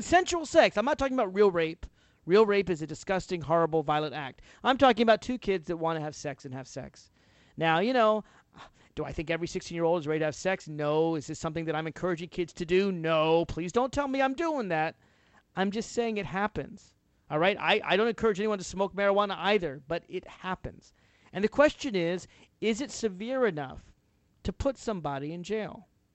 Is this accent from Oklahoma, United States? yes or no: no; Nashville, Tennessee, United States; Hey, I'm from Tennessee, originally Nashville, Tennessee, so maybe I can pick on my home state.